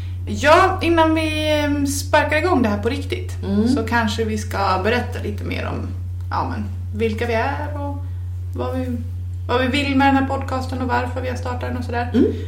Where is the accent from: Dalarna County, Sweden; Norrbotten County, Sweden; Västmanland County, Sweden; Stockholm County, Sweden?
Dalarna County, Sweden; now in Härryda, Sweden; Jag är från början Dalkulla, men bor ju nu på västkusten utanför Göteborg i Härryda, i ett vitt hus som jag älskar.